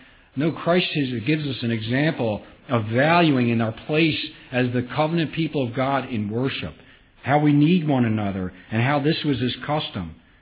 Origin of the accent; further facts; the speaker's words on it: Philadelphia, Pennsylvania, United States; You know, I grew up in Philadelphia, and that's where I was brought up.